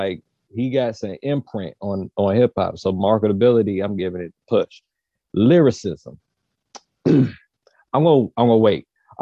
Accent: Virginia, United States; All right, so once again, yes, I am from Virginia. I am from the exact area code

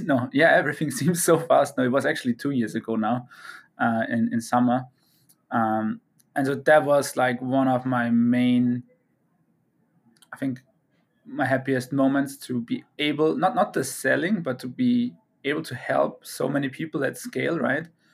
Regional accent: Vienna, Austria; English is a second language; So I'm from Vienna originally. That's in Austria.

